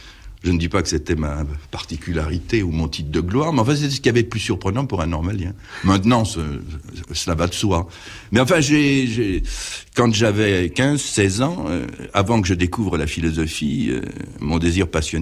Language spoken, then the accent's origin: French; Paris, Île-de-France, France; born there; Bien, eh bien, je suis né à Paris.